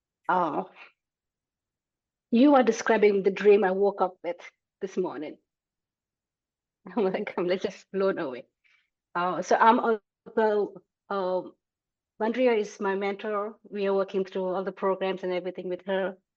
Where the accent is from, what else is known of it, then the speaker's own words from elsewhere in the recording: India; I was raised in India, so I have all this parts. I was raised Catholic.